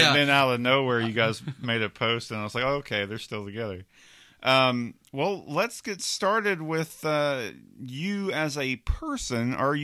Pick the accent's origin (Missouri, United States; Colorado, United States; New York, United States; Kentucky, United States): Kentucky, United States; Bowling Green; When I grew up in Bowling Green, Glasgow seemed to be like, I kept hearing about musicians and a lot of activity coming out of this little tiny town, back then it was.